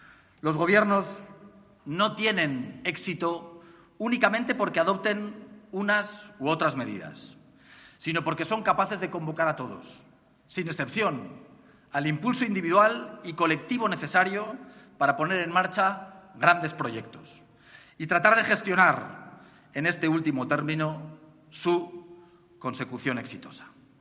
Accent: Aragon, Spain; los aragoneses, por serlo, somos doblemente españoles

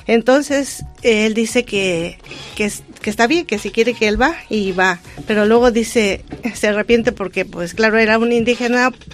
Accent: Mexico; now in Vitoria, Spain; soy mexicana y soy religiosa cooperadora de Betania. Tengo 9 años en Vitoria.

